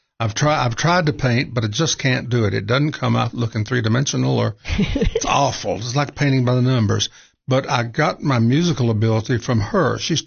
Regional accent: United States; We grew up in Putnam County, so that's why we don't have her accent.

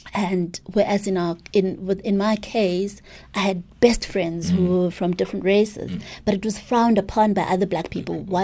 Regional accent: Mabopane, Gauteng, South Africa; I grew up in Bophuthatswana in an all-black community. Mm. And like I said, there were few Indians. Where I grew up, it was a very suburban part of Mabopane.

